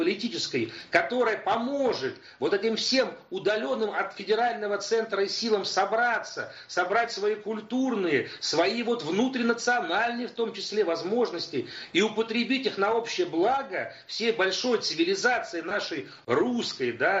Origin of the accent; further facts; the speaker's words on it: Black Earth Region, Russia; вот я из Черноземного региона